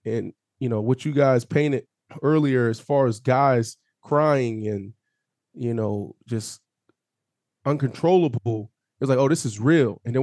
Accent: Pittsburgh, Pennsylvania, United States; You know, I'm from Pittsburgh, right?

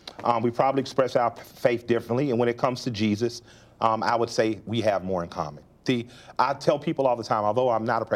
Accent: the South, United States; I understood that commercial because I'm a Southerner.

